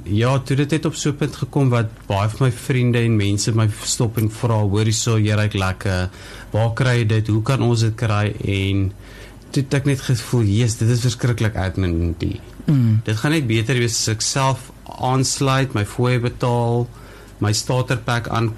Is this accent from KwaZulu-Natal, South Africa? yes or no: no; Kimberley, Northern Cape, South Africa; moved away as an adult; also born or lived in Bloemfontein; now in Cape Town, South Africa; Ek is gebore groot geword in Kimberley, daar by die Grootgat.